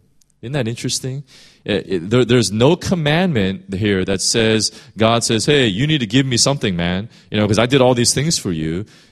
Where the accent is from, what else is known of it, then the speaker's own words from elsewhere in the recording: Chicago, Illinois, United States; when I grew up in Chicago, we used to have a really big backyard, and we used to have apple trees.